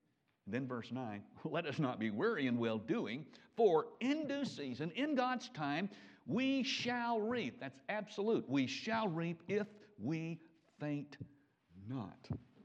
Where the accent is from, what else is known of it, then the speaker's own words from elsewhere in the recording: Memphis, Tennessee, United States; a man who was my pastor when I was a teenager growing up in Memphis.